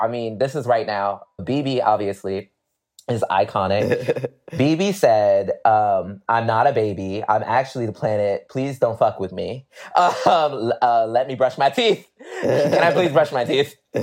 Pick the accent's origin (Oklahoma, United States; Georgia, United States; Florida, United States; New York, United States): New York, United States; Brooklyn; I'm from Brooklyn, so it's, like, that was really hard for me to understand growing up.